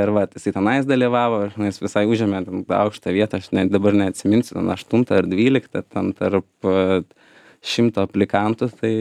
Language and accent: Lithuanian; Vilnius, Vilnius County, Lithuania; kaip jau iš kur esam kilę, ne iš Vilniaus, o iš Lazdynų.